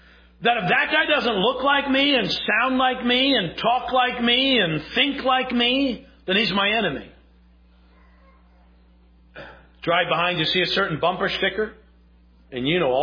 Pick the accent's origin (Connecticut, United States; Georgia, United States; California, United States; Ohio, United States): Connecticut, United States; now in Virginia, United States; When I moved to Virginia from Connecticut, I got called the N-word. Because I was from the dreaded North.